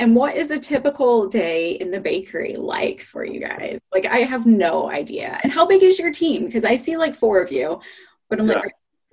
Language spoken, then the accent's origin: English; United Kingdom; now in United States; I'm originally from England and I just keep getting progressively like further and further west.